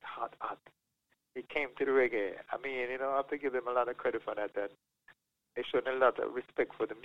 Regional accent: Bangladesh; I'm not Haitian. I'm from Bangladesh.

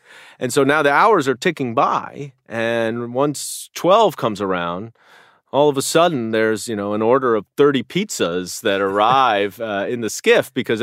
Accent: New York, United States; No, it was actually not that good as a New Yorker.

